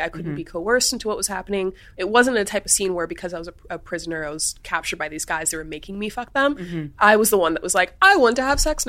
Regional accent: the South, United States; also born or lived in Missouri; I was raised in the South, and then after that, I was a Midwestern wife, so I'd shot some guns before.

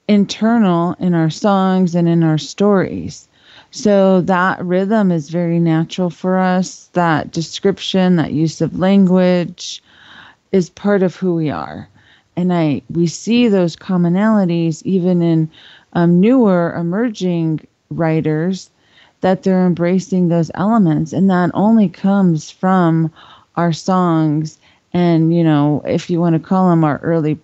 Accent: United States

